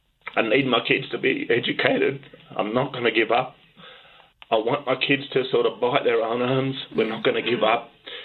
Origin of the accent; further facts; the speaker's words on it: New South Wales, Australia; growing up in Western New South Wales, that's what people have told us, just get on with it.